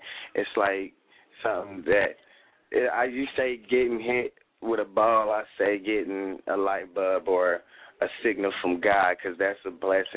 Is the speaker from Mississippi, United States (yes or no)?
no; Hawthorne, California, United States; Man, I'm from Hawthorne, California. From the West